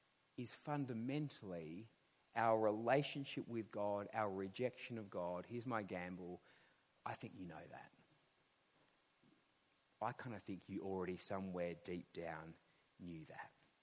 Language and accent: English; Western Australia, Australia; They even come to my home state of Western Australia